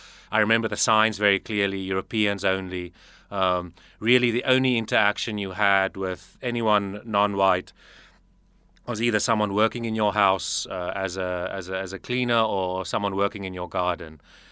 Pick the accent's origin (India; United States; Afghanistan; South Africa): South Africa; Growing up in South Africa